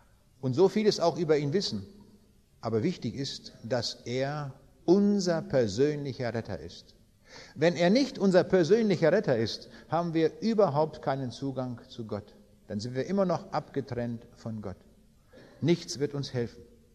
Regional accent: Kaliningrad Oblast, Russia; Der nördliche Teil von Ostpreußen ist meine Heimat, dort bin ich geboren, ganz weit im östlichsten Teil dort in Ostpreußen, im nördlichen Ostpreußen.

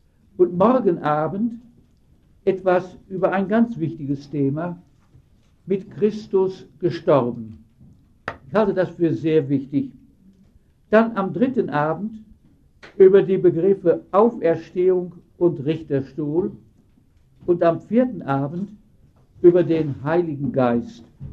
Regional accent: Lüdenscheid, North Rhine-Westphalia, Germany; Ich komme aus Lüdenscheid. Der Ort ist auch nicht bekannt.

